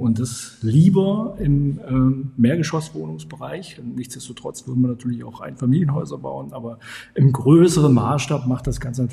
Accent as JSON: {"language": "German", "town": "Dessau", "region": "Saxony-Anhalt", "country": "Germany", "said": "Nein, aber es ist meine Heimat, da komme ich her und hatte dann so ein paar Ausflüge."}